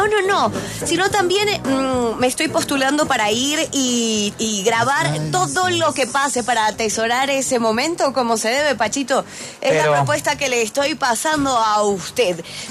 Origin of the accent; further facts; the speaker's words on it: Argentina; moved away; que nosotros que somos argentinos, pero dejamos desde hace tanto nuestra tierra, ¿no es cierto?